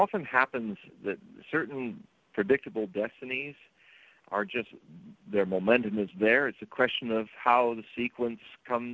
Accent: Hollywood, California, United States; I grew up in Hollywood. I'm from that industry

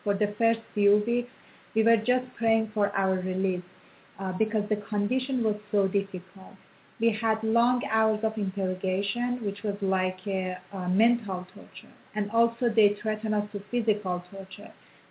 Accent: Iran; I'm from Iran, too. We both converted to Christianity 14 years ago.

